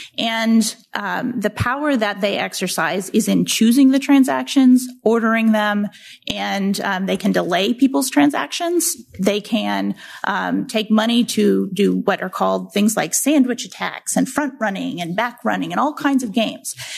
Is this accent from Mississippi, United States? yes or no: no; Texas, United States; So many are coming to the U.S., many to my home state of Texas.